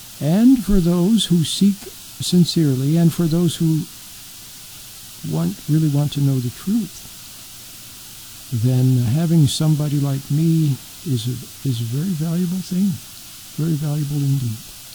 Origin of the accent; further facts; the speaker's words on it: Utah, United States; also born or lived in Wyoming; I grew up in Utah. That's right, I was born in Wyoming, grew up in Utah. Went to San Francisco to go to school, to go to college.